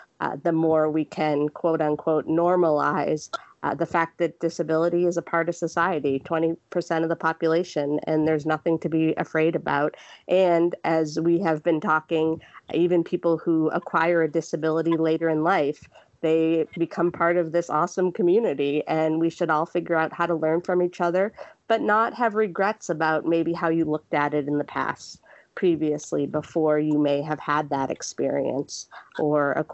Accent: Boston, Massachusetts, United States; born there; So I was born in Boston.

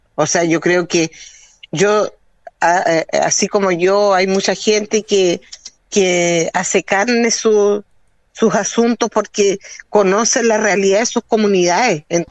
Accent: Los Lagos, Chile; vi ballet, vi todo eso siendo chilota, pero porque pude salir de la isla.

